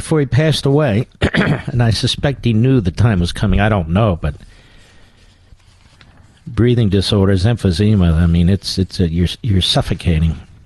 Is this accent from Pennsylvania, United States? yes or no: yes; Philadelphia, Pennsylvania, United States; I'm a Philadelphian myself.